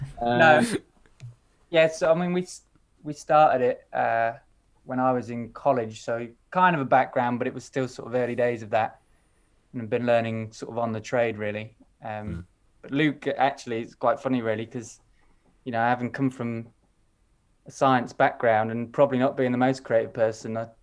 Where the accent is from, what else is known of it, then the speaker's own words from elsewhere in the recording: Nottingham, East Midlands, United Kingdom; So we are two brothers from Nottingham